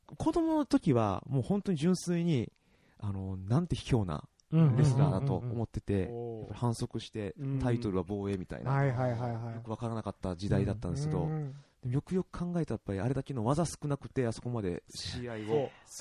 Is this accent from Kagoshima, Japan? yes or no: no; Ehime, Japan; もともと愛媛僕出身なんで